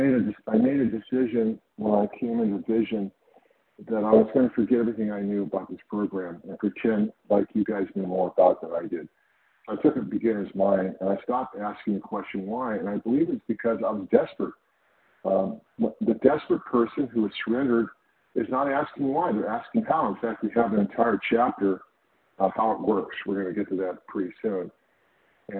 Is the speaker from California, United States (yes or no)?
yes; California, United States; I'm from California.